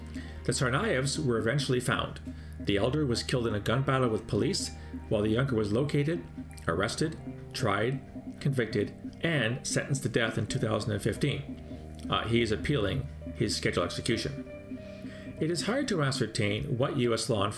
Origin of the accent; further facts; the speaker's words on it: Canada; As a Canadian, the Stanley Cup Championship, or the Olympic hockey gold medal game, is what brings my nation to a halt.